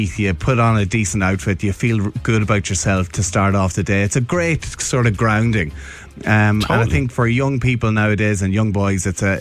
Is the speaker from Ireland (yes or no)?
yes; Monaghan, County Monaghan, Ireland; I'm from Monaghan.